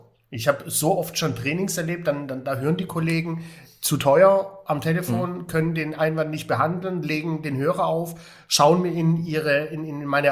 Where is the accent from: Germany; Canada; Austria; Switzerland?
Germany; Stuttgart, Baden-Württemberg; Stuttgart City, meine Heimat.